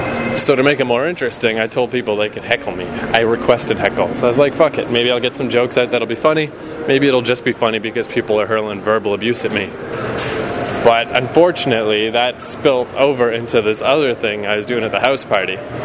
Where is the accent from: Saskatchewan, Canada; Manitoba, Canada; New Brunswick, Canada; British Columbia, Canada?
New Brunswick, Canada; Fredericton; there's no bus that goes straight through from my hometown of Fredericton all the way to New York.